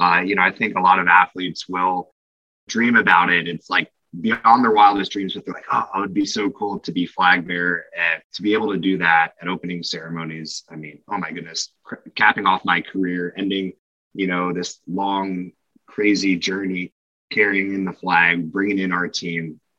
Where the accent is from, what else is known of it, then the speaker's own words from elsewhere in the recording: Reading, Pennsylvania, United States; But, you know, I grew up in the Reading area, grew up skiing Camelback.